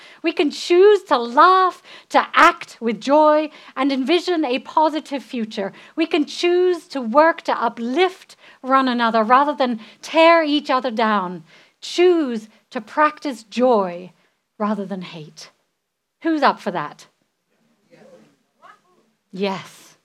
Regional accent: England, United Kingdom; Growing up in England, where the mood and the weather is often dark and depressing, right?

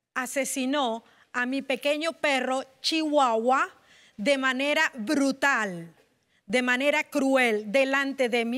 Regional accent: Venezuela; Yo soy de Venezuela.

